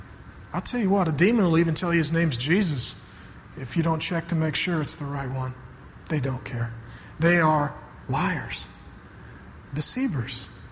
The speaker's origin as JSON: {"language": "English", "town": "SeaTac", "region": "Washington", "country": "United States", "tie": "born or raised there", "said": "I grew up down in SeaTac in a rough area, and you needed a big brother."}